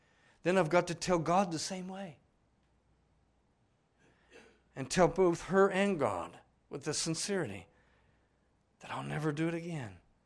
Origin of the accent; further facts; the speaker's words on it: Ireland; That's just my nature, Brother Steve. I'm Irish.